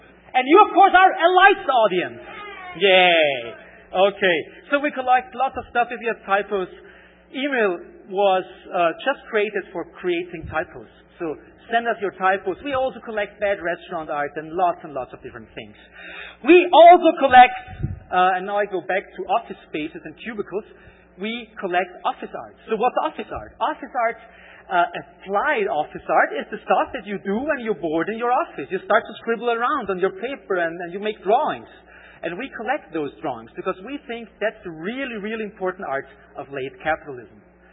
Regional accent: Austria; accent: Austrian German; first language German; English is a second language; probably realized that I have a strange, pronunciation thing going on, a strange accent. That's because my native language is German, or actually Austrian German.

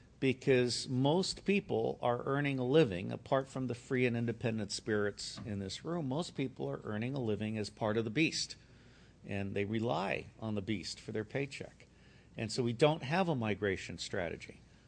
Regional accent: Singapore; When I was growing up in Singapore

